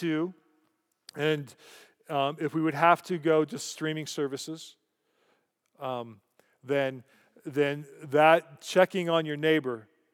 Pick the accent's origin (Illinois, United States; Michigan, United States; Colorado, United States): Colorado, United States; a flight from Eagle County, which is my home state, Colorado